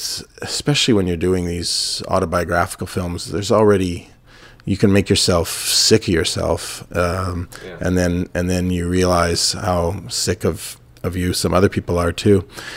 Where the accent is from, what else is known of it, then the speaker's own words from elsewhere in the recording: Winnipeg, Manitoba, Canada; I thought my obsession was my hometown of Winnipeg